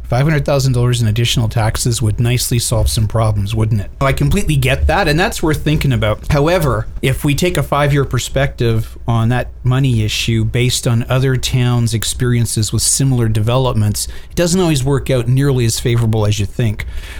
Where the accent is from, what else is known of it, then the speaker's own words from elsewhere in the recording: Stittsville, Ontario, Canada; also born or lived in Toronto; but I can tell you where I grew up in Stittsville, Ontario, in the 60s and 70s, we had the same kind of thing happen, destroyed the downtown.